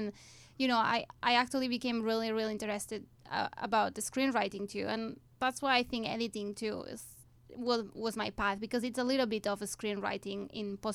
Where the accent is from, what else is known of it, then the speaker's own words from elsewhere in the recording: Barcelona, Catalonia, Spain; moved away; So I was born in Barcelona.